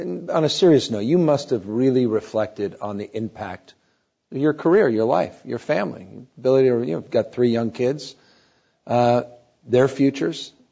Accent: California, United States; I'm from California.

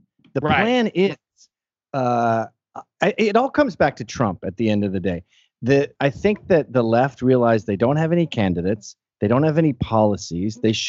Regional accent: United States; I just don't like it as an American.

